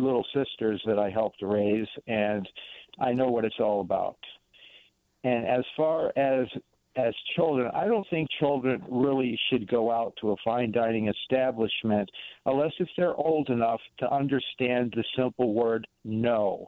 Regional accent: the South, United States; now in Chicago, United States; Well, I was born and raised in the South. I don't have much of a Southern accent because I grew up in a tourist community and I have a little bit of everything.

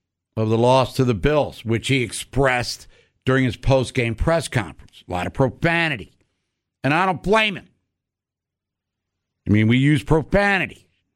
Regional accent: Baltimore, Maryland, United States; Born and raised in Baltimore. Now 60 years old.

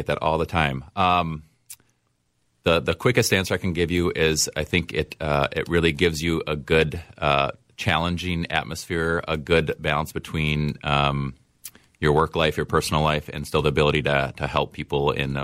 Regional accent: Osseo, Wisconsin, United States; Yeah, so I grew up in a small town in western Wisconsin, just south of Eau Claire, called Osseo. Very small town, but 94 goes right through it.

